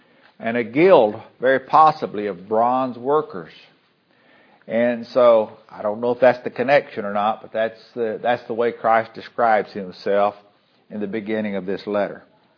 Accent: Port Arthur, Texas, United States; they were very, very strong where I grew up in Port Arthur, Texas.

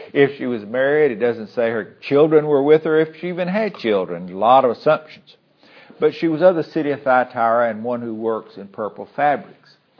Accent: Port Arthur, Texas, United States; they were very, very strong where I grew up in Port Arthur, Texas.

